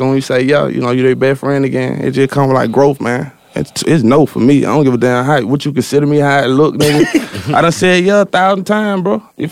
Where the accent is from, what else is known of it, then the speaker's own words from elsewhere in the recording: Atlanta, Georgia, United States; Like, I'm from Atlanta.